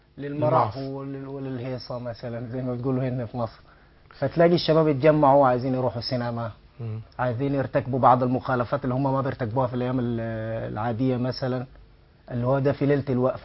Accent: Sudan; الأضاحي رخيصة عندنا في السودان

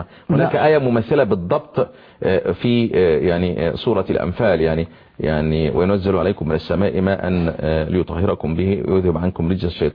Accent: Egypt; أنا كمصري

